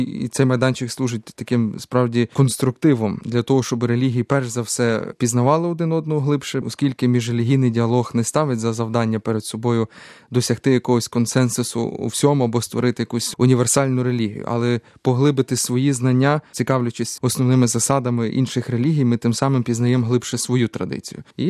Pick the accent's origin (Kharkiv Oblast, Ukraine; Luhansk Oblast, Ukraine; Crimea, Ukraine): Crimea, Ukraine; Ріс я виховувався в Криму